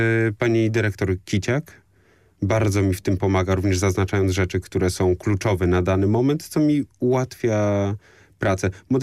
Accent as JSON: {"language": "Polish", "town": "Toruń", "region": "Kuyavian-Pomeranian Voivodeship", "country": "Poland", "said": "Po pierwsze, pochodzę z Torunia i mam zamiłowanie do miast, które mają i kulturę wieloletnią."}